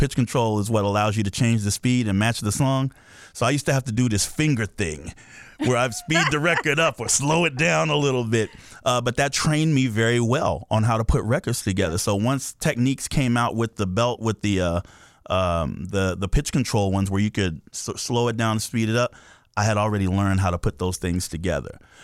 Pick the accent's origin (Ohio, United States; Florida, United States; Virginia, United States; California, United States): California, United States; Sacramento; I'm from Sacramento originally.